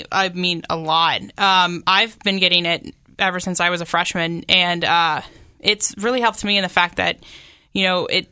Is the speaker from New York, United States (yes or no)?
no; Miamisburg, Ohio, United States; Yeah, I'm from Miamisburg, like half hour, I think, from here.